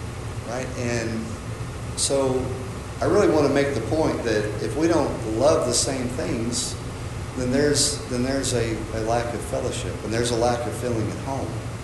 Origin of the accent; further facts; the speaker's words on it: Texas, United States; I was the only guy that was not from Arkansas. Here I come from Texas.